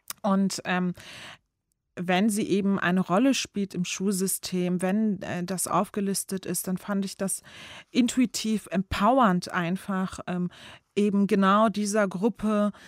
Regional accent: Berlin, Germany; Ich bin türkisch, ich bin werde muslimisch gelesen und ich komme aus dem Wedding.

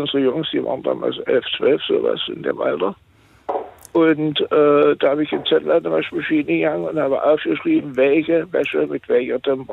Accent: East Germany, Germany; Und habe mir dann vorgestellt, wie es bei uns in Ostdeutschland, damals DDR war

